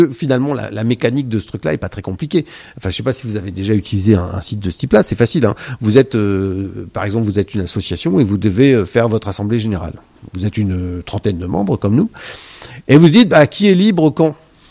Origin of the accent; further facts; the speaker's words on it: France; on va en profiter pour faire une bouffe parce qu'on est des Français et qu'on aime bien les bonnes choses